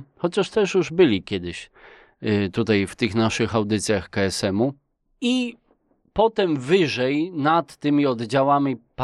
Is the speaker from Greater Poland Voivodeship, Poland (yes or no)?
yes; Kalisz, Greater Poland Voivodeship, Poland; przyjeżdżamy z wyjątkowego miejsca, bo z Gniezna. Ale oczywiście jesteśmy z Kalisza